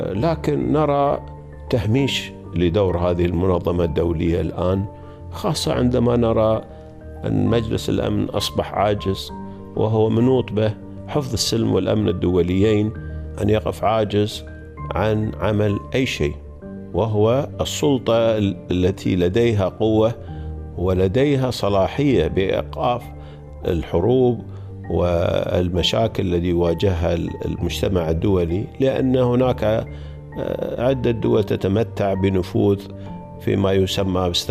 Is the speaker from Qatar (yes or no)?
yes; Qatar; also born or lived in New York, United States; وأنا كقطري أفتخر أن اليوم أينما ذهبت وأسأل أنت من أين، أقول لهم دولة قطر. كثير من الأصدقاء والمعارف، أنا عشت في نيويورك، مدينة نيويورك بحكم عملي